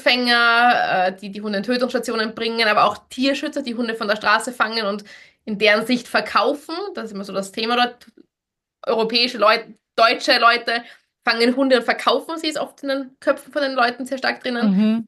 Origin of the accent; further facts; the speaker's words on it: Austria; Ich bin aus Österreich ursprünglich.